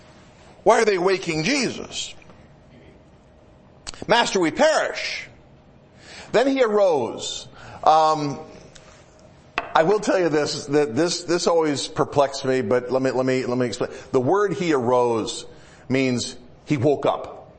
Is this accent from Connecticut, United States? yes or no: no; Michigan, United States; Okay, I grew up in Michigan. We have big lakes in Michigan.